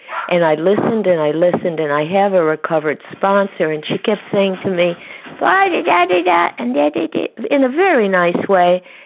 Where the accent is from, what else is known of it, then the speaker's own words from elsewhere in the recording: Connecticut, United States; from Connecticut, and I am a recovered compulsive overeater.